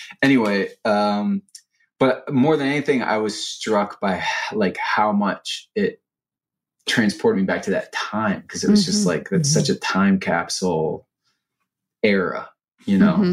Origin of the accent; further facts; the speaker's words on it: East Coast, United States; I'm from the East Coast originally.